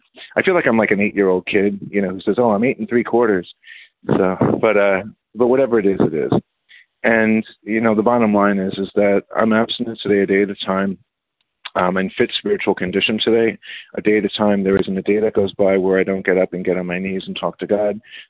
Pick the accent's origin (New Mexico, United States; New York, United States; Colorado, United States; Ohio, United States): New York, United States; New York City; I grew up in the Bronx, and I was bullied, and I was fat, white, and Jewish, and got out of the public school system, went into the religious school system